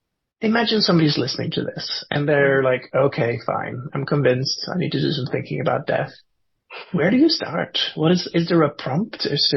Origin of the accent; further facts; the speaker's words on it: Norway; moved away; I grew up in Norway where it's like full on winter, full on summer and everything.